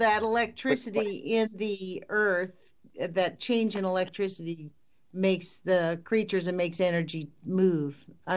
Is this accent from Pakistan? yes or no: no; California, United States; I'm from California, so I've not really done much farming in my life.